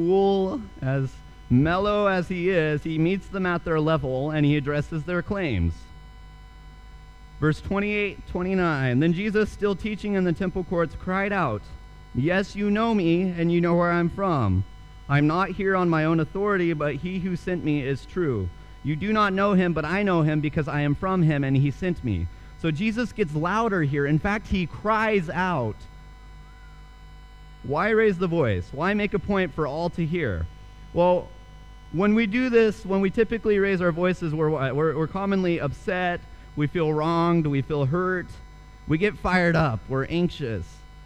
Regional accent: Idaho, United States; I'm from Idaho. It's a beautiful state, lovely place to live, lovely place to visit.

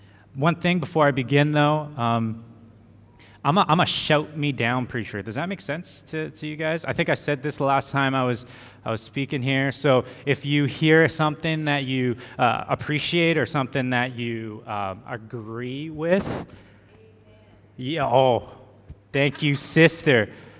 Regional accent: Canada; I'm one of the new members of our teaching team. I'm from Canada, so if you hear me say A a lot, that's just, it's just geared into me. I may not look Canadian, as a lot of my students say, but I promise you I am.

